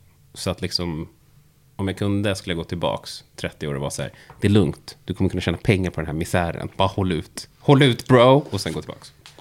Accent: Vallentuna, Stockholm County, Sweden; also born or lived in Täby; jag växte upp i Täby första åren. Inte något jag brukar prata om, i och med att det finns någon form av vänlig rivalitet mellan min hemmakommun Vallentuna och Täby.

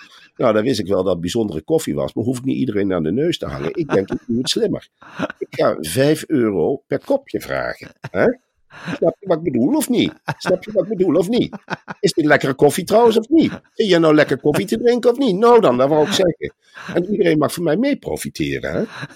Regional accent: Arnhem, Gelderland, Netherlands; Ik kom natuurlijk uit Arnhem.

